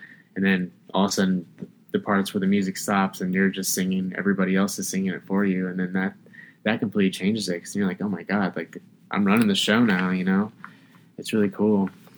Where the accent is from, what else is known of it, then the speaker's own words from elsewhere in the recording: Phoenix, Arizona, United States; I think that was like one of our hometown venues, even though we're from Phoenix